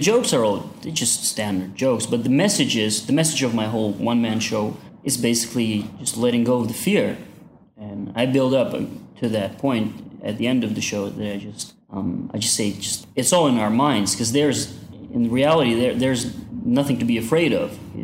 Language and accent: English; Afghanistan; I'm from Afghanistan